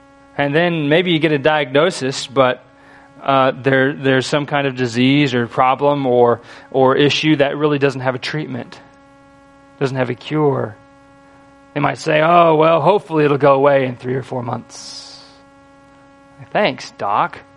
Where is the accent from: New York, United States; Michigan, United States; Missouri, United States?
Michigan, United States; I grew up in Michigan.